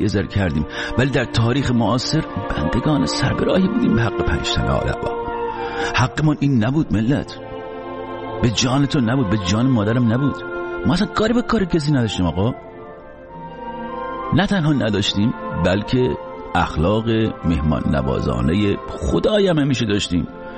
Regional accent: Iran; ما در کشوری بزرگ شدیم، در جایی هستیم، اهل جایی هستیم

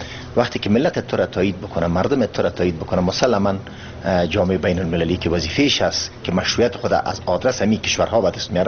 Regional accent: Afghanistan; ما افغانستان کشورم است، وطنم است

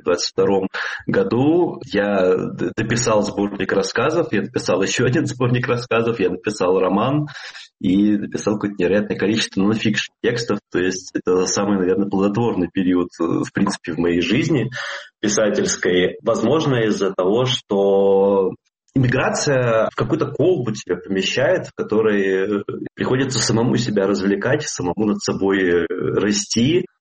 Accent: Rostov-on-Don, Rostov Oblast, Russia; also born or lived in Moscow / Saint Petersburg; Я жил в России, в Москве, в Петербурге. Детство провел в Ростове-на-Дону.

